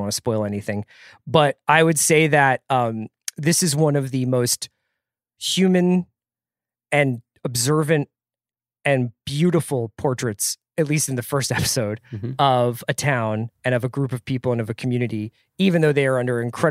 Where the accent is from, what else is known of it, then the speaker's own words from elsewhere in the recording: Philadelphia, Pennsylvania, United States; I spent more time in New Jersey than other parts of Pennsylvania as a kid growing up in Philadelphia.